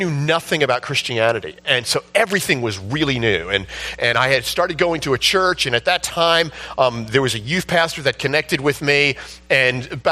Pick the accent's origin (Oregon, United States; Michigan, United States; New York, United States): New York, United States; Honestly, I'm from New York. I know nothing about farming and stuff